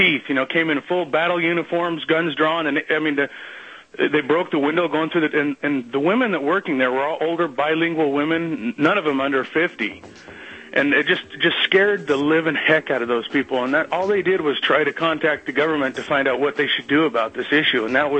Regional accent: Idaho Falls, Idaho, United States; In my hometown of Idaho Falls, Idaho, there was an older retired lady that had three gals working with her

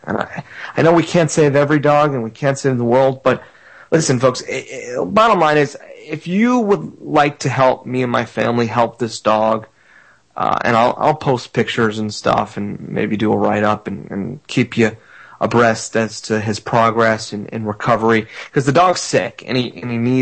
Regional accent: Florida, United States; I'm from South Florida in the city, Steve, and I'm not used to seeing dogs being dropped off in the middle of the country

